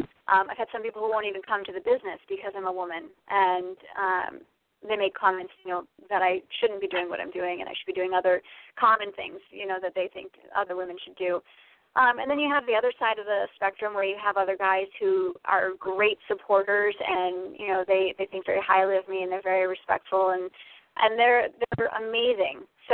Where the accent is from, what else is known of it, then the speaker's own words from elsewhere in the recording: Niskayuna, New York, United States; also born or lived in California; Well, I originally grew up in Niskayuna, so born and raised in New York. And I moved out to California when I was 20